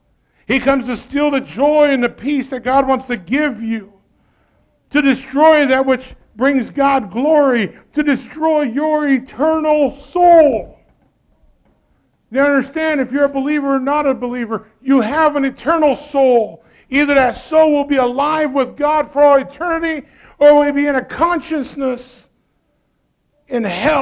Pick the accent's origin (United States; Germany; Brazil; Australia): Brazil; I grew up in Brazil and South America, where witchcraft is very heavy.